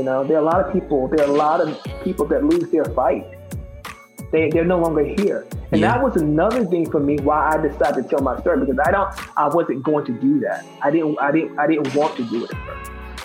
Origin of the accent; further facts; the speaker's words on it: North Carolina, United States; I did not smoke marijuana. I was being from North Carolina, I'm just like, no, I'm not doing it.